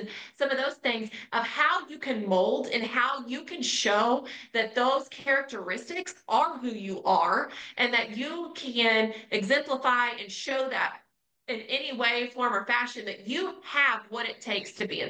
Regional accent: Kansas, United States; I came from Kansas and landed in Texas.

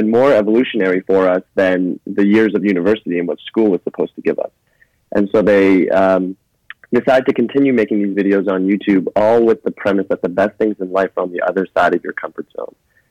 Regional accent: Toronto, Ontario, Canada; also born or lived in Iran; I'm definitely a product of two amazing parents and a wonderful family from Toronto, Canada. Originally moved there when I was four from Iran as a refugee.

